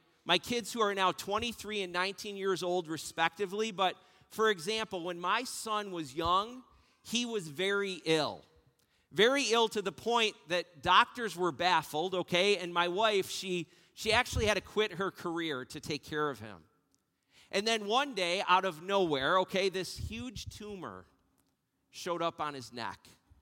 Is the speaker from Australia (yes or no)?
no; West Valley, New York, United States; Just know that I grew up on Bond Road in West Valley, okay? Which is really between Springville and West Valley. It's this little backcountry road.